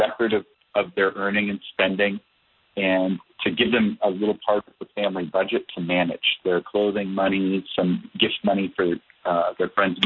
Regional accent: Minneapolis, Minnesota, United States; Well, when as kids growing up in Minnesota, I'm from Minneapolis.

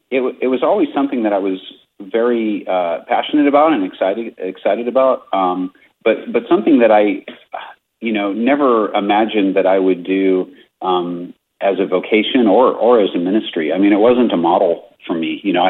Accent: Denver, Colorado, United States; Phil was from the Chicago area. I was from Denver.

